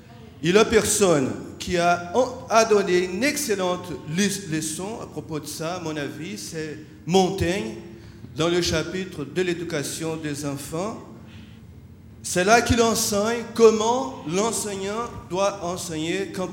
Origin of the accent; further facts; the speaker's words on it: Brazil; French is a second language; Excusez-moi mon français, je suis brésilien.